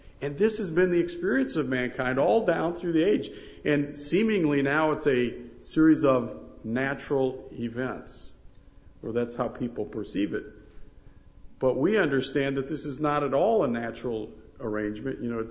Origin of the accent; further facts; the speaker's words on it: Florida, United States; I'm from Florida, so I'm about as far south as you can get in the States.